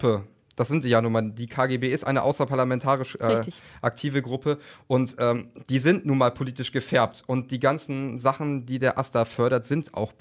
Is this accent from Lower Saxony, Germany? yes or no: yes; Oldenburg, Lower Saxony, Germany; Oldenburg, das ist in Niedersachsen.